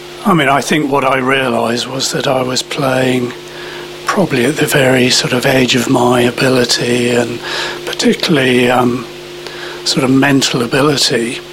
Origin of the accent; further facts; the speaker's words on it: Sevenoaks, South East England, United Kingdom; I grew up in Sevenoaks, touring school teams in those days.